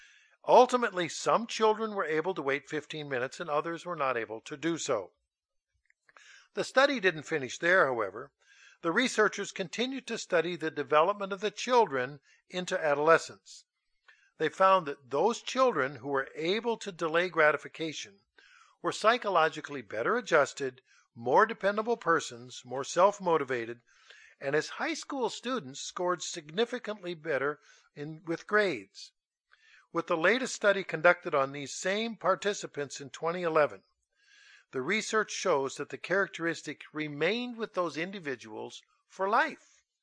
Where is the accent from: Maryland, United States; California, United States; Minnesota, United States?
Minnesota, United States; And while there are badgers where I grew up in Minnesota, the neighboring state of Wisconsin is well known for its badgers.